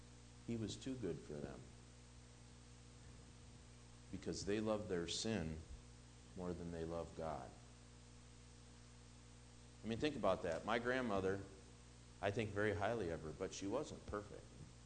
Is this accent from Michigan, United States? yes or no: yes; Detroit, Michigan, United States; he's from 8 Mile. That's where I'm from.